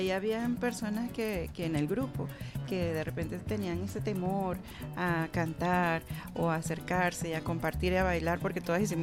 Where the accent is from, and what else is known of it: Venezuela